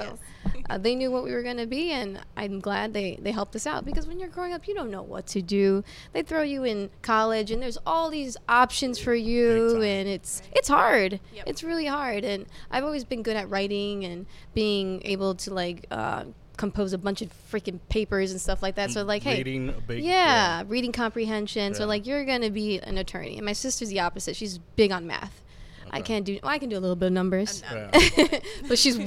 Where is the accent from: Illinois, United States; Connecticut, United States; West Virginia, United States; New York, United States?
Illinois, United States; Cicero; also born or lived in Chicago; Correct. I was born in Chicago. After I was born, my parents moved us to Cicero. Okay. They raised three kids there. We had my abuela in there. We had my tios in there. You know, typical Latino household, right?